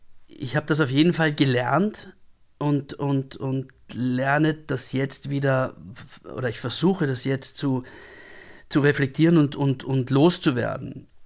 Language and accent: German; Austria; Und das ist nicht groß geschrieben bei uns in Österreich.